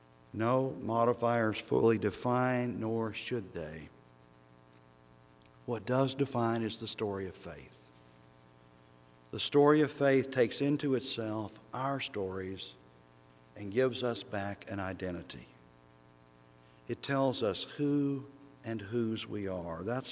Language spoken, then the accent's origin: English; Oklahoma, United States; I'm from Oklahoma, but my family is from Indiana and England and Germany and North Carolina Cherokee territory.